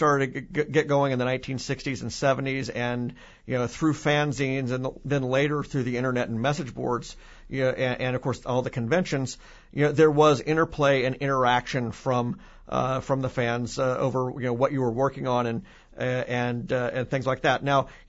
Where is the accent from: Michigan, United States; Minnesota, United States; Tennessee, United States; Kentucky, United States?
Tennessee, United States; Memphis; At a convention in Memphis, my hometown, a couple of years ago